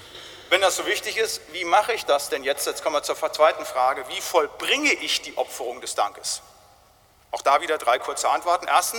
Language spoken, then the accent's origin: German; North Rhine-Westphalia, Germany; Da, wo ich herkomme aus dem Siegerland, wenn wir Gebetsgemeinschaften hatten, war das grundsätzlich so, dass die Gebetsgemeinschaften von den Brüdern eingeteilt war.